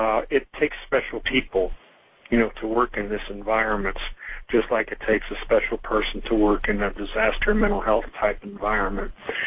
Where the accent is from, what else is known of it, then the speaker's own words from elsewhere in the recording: Pennsylvania, United States; I grew up in Pennsylvania, and I'm very familiar with the Amish or Pennsylvania Dutch, you know, whatever you call them.